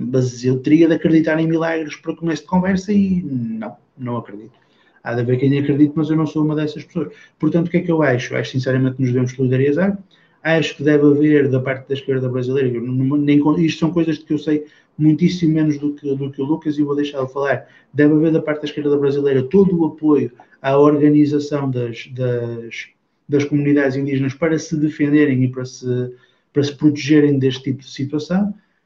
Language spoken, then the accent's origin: Portuguese; Portugal; eu tenho lugar de fala para o dizer porque sou português